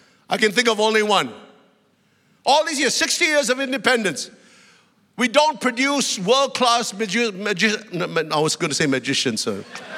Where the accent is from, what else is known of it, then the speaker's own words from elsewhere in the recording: Singapore; Now, I'm very cognizant that I'm a Singaporean.